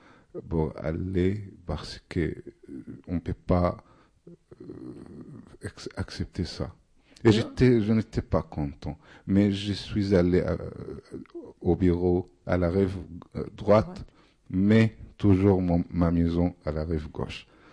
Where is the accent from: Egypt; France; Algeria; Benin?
Egypt; Dakahlia; born there; French is a second language; Moi, je suis d'origine des Delta. Et c'est très bizarre que je suis né à Delta, dans un petit village pas loin de Mansoura.